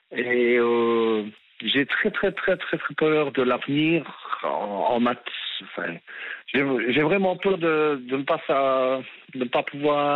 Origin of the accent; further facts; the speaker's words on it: Liège, Wallonia, Belgium; en tant que liégeois, c'est une des caractéristiques un peu de la population ici